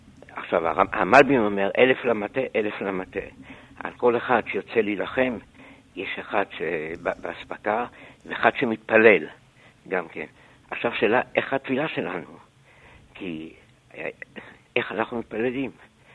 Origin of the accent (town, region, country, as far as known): Southern District, Israel